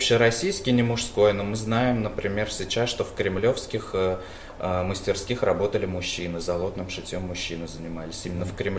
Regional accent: Tatarstan, Russia; born there; Я родился в Татарстане, и там это, ну, просто не существует такого вопроса.

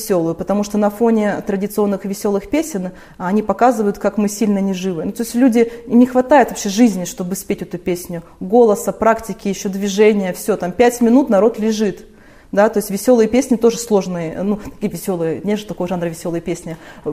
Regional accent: Novosibirsk, Novosibirsk Oblast, Russia; Видишь, я же из Новосибирска, у нас же шаманская земля, да.

